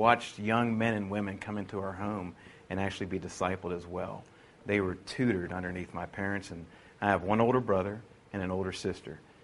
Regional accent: Sewickley, Pennsylvania, United States; I was born and raised in the North. Don't hold that against me. It's in a little town called Swickley, Pennsylvania. It's a bucolic town.

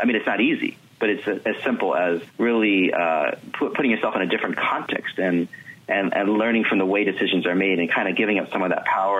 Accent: United States; You know, I've actually, even though I'm Chinese American, I've never been to China.

